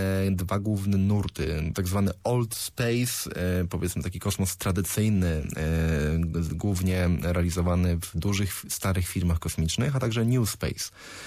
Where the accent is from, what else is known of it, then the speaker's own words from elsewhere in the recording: Suwałki, Podlaskie Voivodeship, Poland; Suwałki, chociaż dlatego, że jestem z Suwałk, Suwałki gdzieś tam cały czas są na mojej drodze życiowej